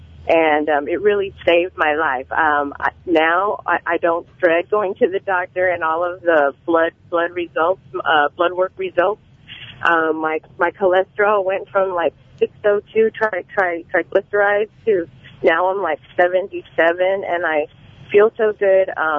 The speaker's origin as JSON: {"language": "English", "country": "United States", "said": "I'm Hispanic. I'm Mexican American."}